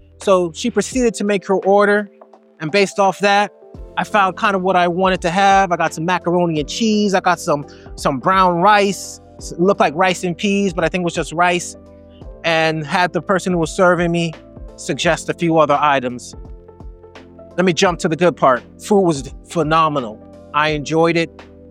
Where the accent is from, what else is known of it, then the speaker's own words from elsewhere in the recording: Florida, United States; now in Orlando, United States; my home base is Orlando at the moment. I'm originally from South Florida.